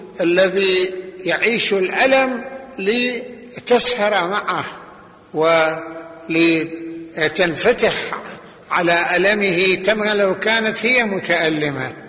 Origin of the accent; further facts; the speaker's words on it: Lebanon; وحتى ما حدث عندنا في لبنان